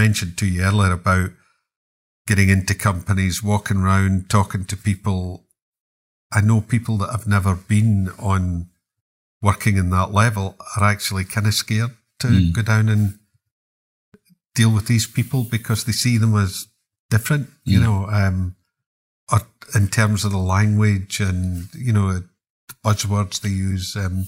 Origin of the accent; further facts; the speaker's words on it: Glasgow, Scotland, United Kingdom; And I'm a Glaswegian